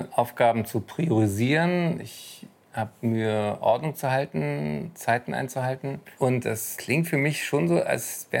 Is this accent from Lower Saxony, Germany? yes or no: no; Berlin, Germany; in Berlin, in meiner Heimatstadt